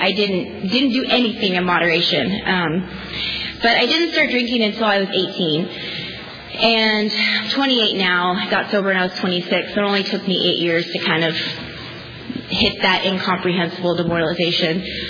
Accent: East Coast, United States; I grew up on the East Coast with both my parents, and I had a pretty loving home

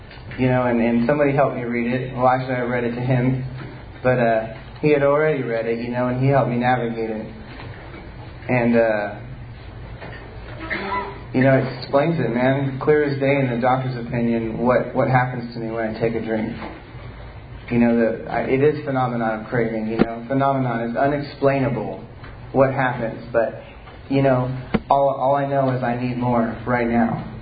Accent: Visalia, California, United States; I grew up here in Visalia, you know, and I don't have anything from my childhood I could blame for my drinking and using.

